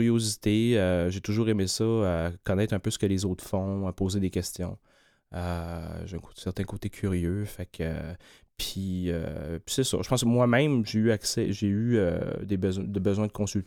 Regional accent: Quebec, Canada; Je viens de Charlevoix, donc ma mère avait une garderie en milieu familial.

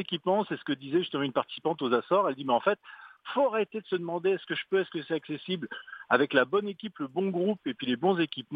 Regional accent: France; accent: French; now in Canada; alors j'ai un accent français mais je suis là depuis 30 ans, hein, mais c'est la majorité, on se sent tous québécois

